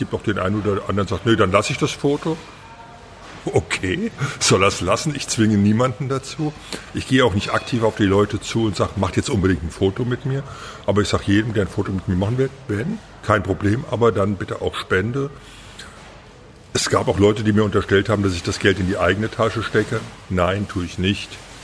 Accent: Frankfurt, Hesse, Germany; born there; now in Troisdorf, Germany; Ja, ich bin gebürtiger Frankfurter. Das ist nicht Hessen, das ist Frankfurt.

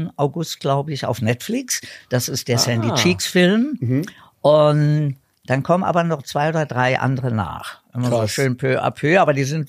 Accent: Berlin, Germany; also born or lived in Madrid, Spain; in Berlin aufgewachsen. Geboren bin ich ja in Spanien, weil der Papa Spanier war, in Madrid. Mhm. Bin also halb Spanier, aber als Baby nach Berlin gekommen und dann richtiger Berliner.

